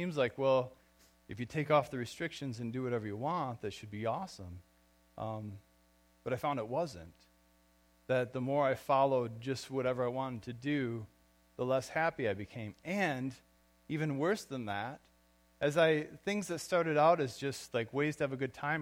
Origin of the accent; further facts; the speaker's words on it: Portland, United States; when I grew up in Portland, which is not too different than St. John's, really, in a small enough town.